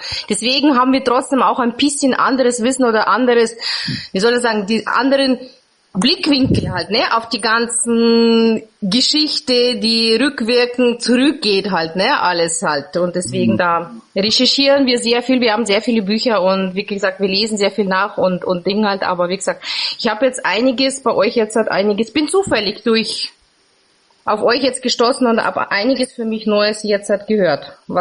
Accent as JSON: {"language": "German", "country": "Kazakhstan", "moved": "yes", "lives_now": "Germany", "said": "Ich komme ursprünglich aus Kasachstan, also ich bin Russlandsdeutsche, sage ich jetzt mal. Aha. Und bin aber seit fast 35 Jahren in Deutschland."}